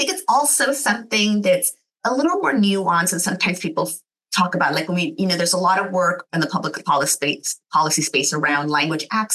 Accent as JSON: {"language": "English", "country": "United States", "tie": "born or raised there", "first_language": "English", "said": "And so we were born here, we grew up here, we're native English speakers."}